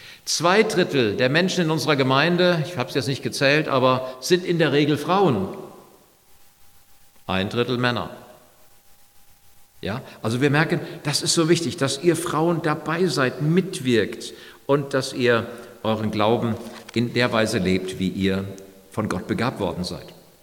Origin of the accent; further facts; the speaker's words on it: Eschwege, Hesse, Germany; moved away as an adult; now in Hagen, Germany; Ich bin Ende August 65 geworden und ich komme ja aus Nordhessen, Kreis Eschwege, da oben, Zonengrandgebiet. Bin mit 20 nach Hagen gezogen und habe meine nächsten 45 Geburtstage alle in Hagen oder Umgebung Westfalen gefeiert.